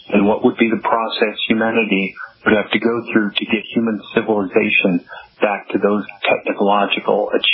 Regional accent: Minneapolis, Minnesota, United States; I'm from Minneapolis.

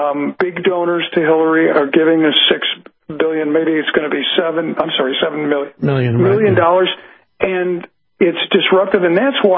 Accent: Chicago, Illinois, United States; because I'm from Chicago, where we know dead people vote.

